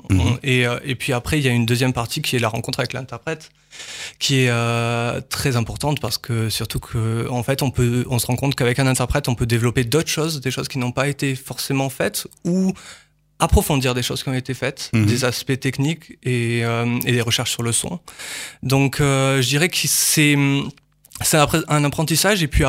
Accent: France; born there; moi je suis né en France, mais mon père est d'origine marocaine et ma mère est franco-libanaise.

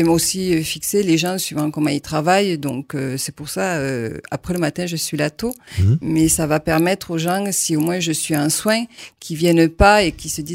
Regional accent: Occitanie, France; La vie m'a fait revenir en Aveyron parce que je viens de l'Aveyron.

